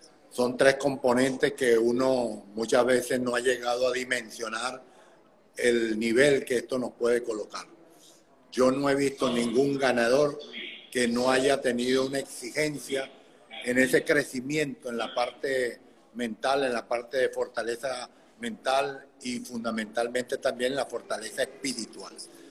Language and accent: Spanish; Venezuela; qué dolor para un país como el nuestro, que era un país rico en todos los sentidos, y hoy se ve en una extrema pobreza.